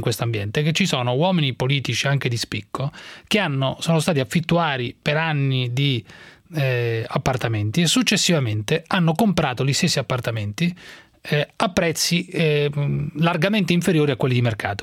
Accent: Rome, Lazio, Italy; born there; io sono nato a Roma, Giuseppe, sono nato a Roma.

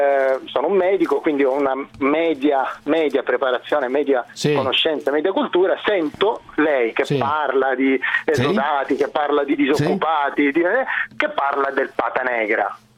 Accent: Sicily, Italy; io siciliano precario che lavoro nella Bergamasca

